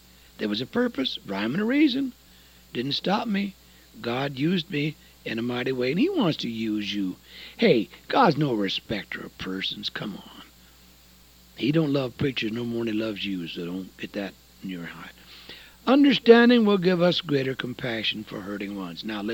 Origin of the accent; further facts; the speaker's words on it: The Dalles, Oregon, United States; I was born and raised in the Dalles, you know. I was a flatland foreigner.